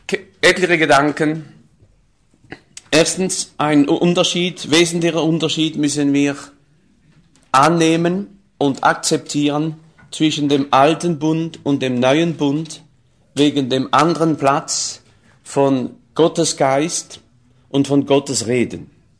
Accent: France; wie zum Beispiel bei uns in Frankreich, wie das Land aussah vor 25, 26 Jahren

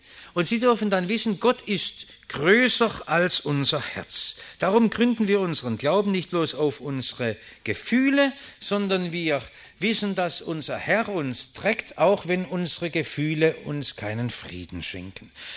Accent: Germany; dass wir als Deutsche oft so schwer tun, einen anderen anzusprechen und ihm ein wenig Liebe zu zeigen.

